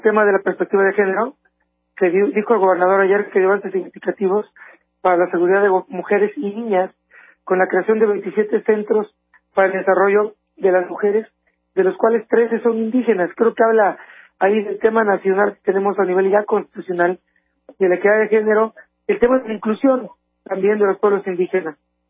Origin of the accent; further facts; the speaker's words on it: Veracruz, Mexico; que todos como mexicanos y particularmente como veracruzanos debemos de caminar de la mano